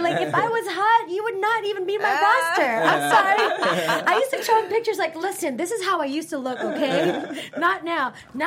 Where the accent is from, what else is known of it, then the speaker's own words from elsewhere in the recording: Philippines; now in United States; None of my family, I'm from the Philippines, so none of my family